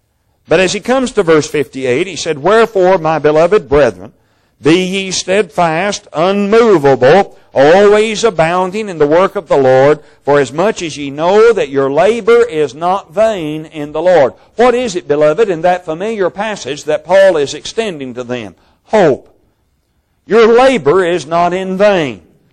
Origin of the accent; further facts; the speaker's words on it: Kentucky, United States; You know, when I was growing up in Kentucky, I didn't get to see too many large boats.